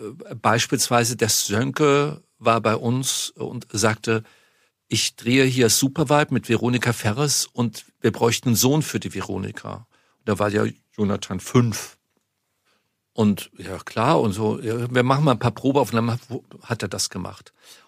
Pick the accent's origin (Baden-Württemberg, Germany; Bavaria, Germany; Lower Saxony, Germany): Bavaria, Germany; Munich; Und dann war ich dann endlich auch mal in München, meiner Heimatstadt